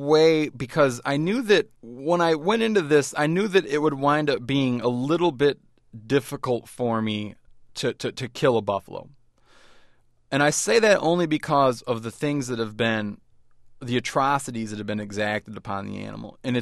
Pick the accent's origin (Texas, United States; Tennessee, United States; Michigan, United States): Michigan, United States; now in Montana, United States; I grew up in Michigan, which is one of the few states that has no buffalo in it historically